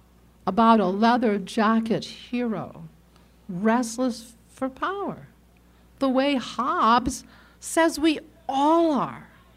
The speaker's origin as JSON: {"language": "English", "town": "Los Angeles", "region": "California", "country": "United States", "tie": "born or raised there", "said": "I grew up in Los Angeles at a time when Los Angeles was very conservative."}